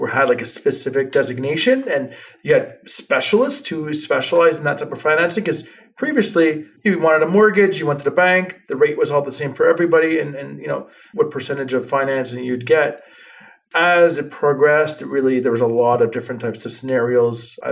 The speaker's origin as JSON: {"language": "English", "town": "Montreal", "region": "Quebec", "country": "Canada", "tie": "born there", "said": "my grandfather who immigrated here from Greece. So we're Greek origin, but my father was born in Canada, in Montreal, and I was born in Montreal."}